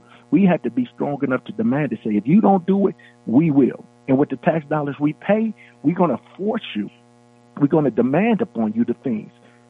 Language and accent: English; Milwaukee, Wisconsin, United States; I grew up in Milwaukee, Wisconsin, on 7th and Melvina, which was a low SES neighborhood.